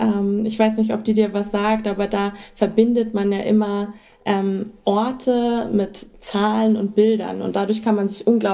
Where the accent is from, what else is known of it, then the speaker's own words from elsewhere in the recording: Hamburg, Germany; ich bin ja eigentlich aus Hamburg.